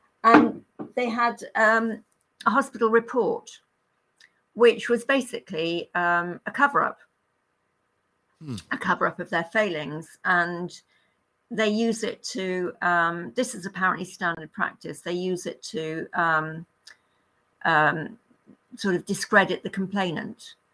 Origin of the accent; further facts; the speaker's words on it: United Kingdom; I'm from Great Britain.